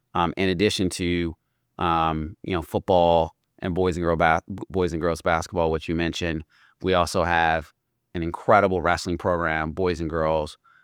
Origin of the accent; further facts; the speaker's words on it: Washington, D.C., District of Columbia, United States; And I can't tell you how powerful of an experience that was to be a young kid growing up in Washington, D.C., with Marion Barry as the mayor, Thurgood Marshall on the Supreme Court